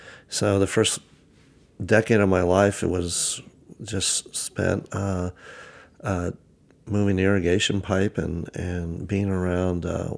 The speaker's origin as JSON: {"language": "English", "region": "California", "country": "United States", "tie": "born or raised there", "said": "Yes, I was born and raised in Napa Valley, and I'm a third generation Napa Valley kid."}